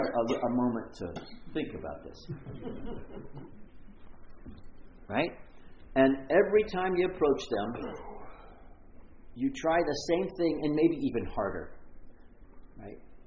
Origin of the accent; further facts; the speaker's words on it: North Carolina, United States; Maybe it's just because I'm from North Carolina.